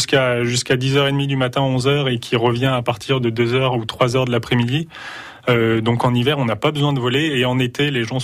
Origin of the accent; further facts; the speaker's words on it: Grenoble, Auvergne-Rhône-Alpes, France; Alors moi je suis grenoblois, donc j'ai l'habitude des montagnes